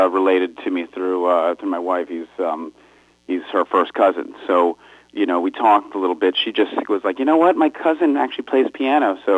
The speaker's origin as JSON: {"language": "English", "town": "Fort Lauderdale", "region": "Florida", "country": "United States", "tie": "born or raised there", "said": "A place called Fort Lauderdale. It's just a little bit north of Miami."}